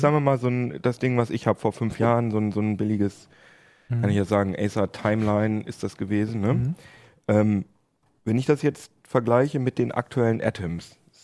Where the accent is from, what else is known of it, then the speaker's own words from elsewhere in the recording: Jever, Lower Saxony, Germany; Aber wir kommen beide aus Jefa